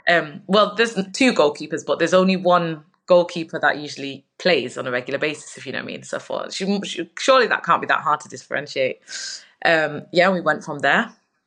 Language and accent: English; Old Trafford, North West England, United Kingdom; I grew up in Old Trafford. The 99 parade went past my house.